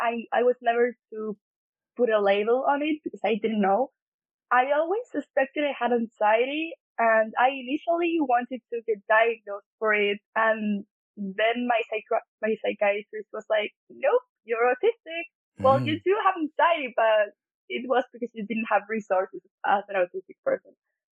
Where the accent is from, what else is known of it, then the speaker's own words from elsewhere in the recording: Buenos Aires, Argentina; I'm an artist from Buenos Aires, Argentina, and I'm currently studying graphic design in college.